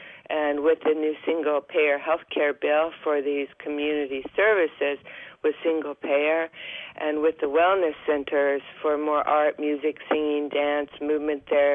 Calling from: Oregon, United States

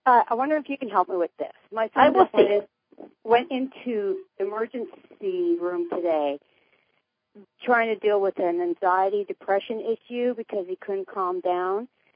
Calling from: Arizona, United States

